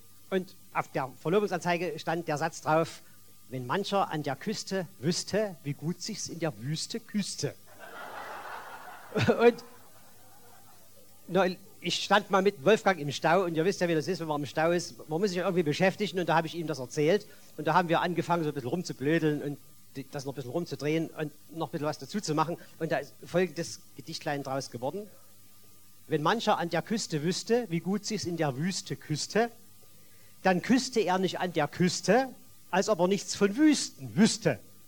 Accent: Saxony, Germany; bei uns daheim in Sachsen, da gibt es demnächst wieder mal Ferien.

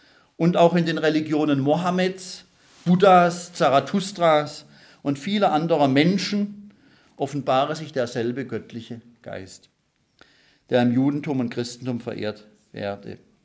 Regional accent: Pforzheim, Baden-Württemberg, Germany; in meiner Heimatstadt Pforzheim stehen inzwischen 4 kirchliche Gemeindehäuser leer.

